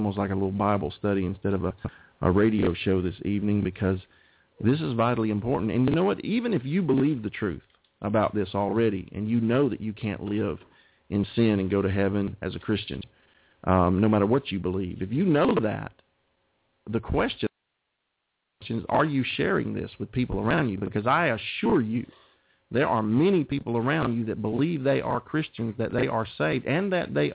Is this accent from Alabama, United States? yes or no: yes; Auburn, Alabama, United States; also born or lived in Montgomery, Alabama / Washington, D.C. / Georgia; This is my hometown where I grew up, Auburn, Opelika, Alabama. But I had been gone for 20 years.